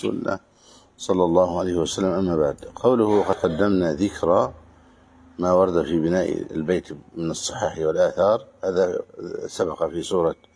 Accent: Egypt; يعني نحن الآن في مصر، في بلدنا مصر، حفظه الله من كل سوء وبلاد المسلمين

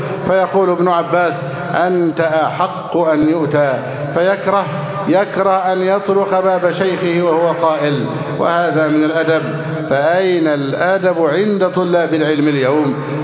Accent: Egypt; اللهم احفظ بلدنا مصر أمنا أمانا، صفاء رخاء

